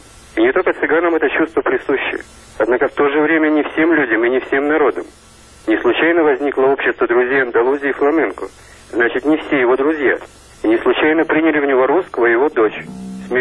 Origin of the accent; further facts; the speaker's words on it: Saint Petersburg, Russia; Я петербуржец, испанист